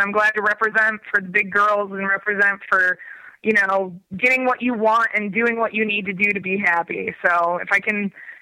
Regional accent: Michigan, United States; And when I'm from Michigan. So like one of the, pilgrimages that every young Michigan person goes through

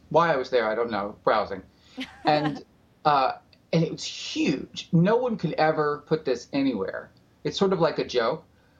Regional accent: the South, United States; because as a Southerner, I want some people to have something to talk about.

